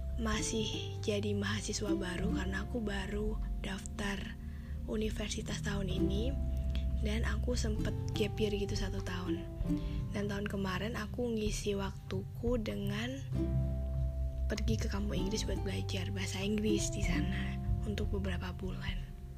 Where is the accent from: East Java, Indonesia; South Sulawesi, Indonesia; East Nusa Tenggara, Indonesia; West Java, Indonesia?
East Java, Indonesia; Kediri; born there; Aku lahir di Kediri, Jawa Timur, 14 Januari tahun 2000. Tapi tahun 2019 ini, di umur aku yang 19 tahun ini